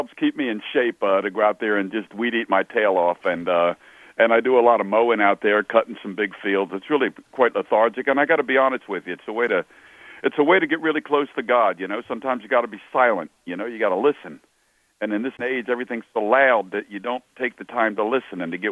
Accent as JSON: {"language": "English", "town": "Philadelphia", "region": "Pennsylvania", "country": "United States", "tie": "born or raised there", "said": "I grew up in Philadelphia. All of this takes place in Philly. I'm really a city guy at heart."}